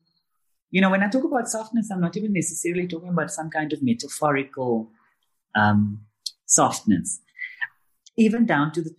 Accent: Cape Town, Western Cape, South Africa; Of course, I haven't been back to my hometown, and when I say hometown, not the larger Cape Town, but like my particular community in, gosh, probably maybe 10 years.

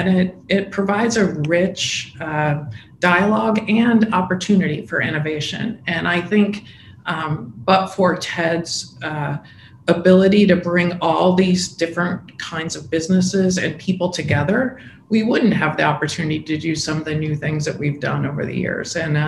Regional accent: South Dakota, United States; moved away as an adult; now in Washington, United States; came to Washington when Tom Daschle was elected to the U.S. Senate and worked for him, my home state senator, on the Hill

